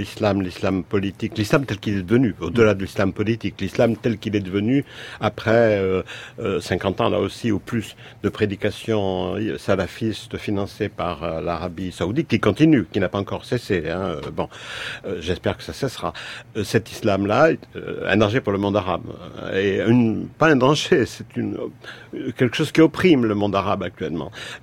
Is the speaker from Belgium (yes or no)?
no; France; je suis français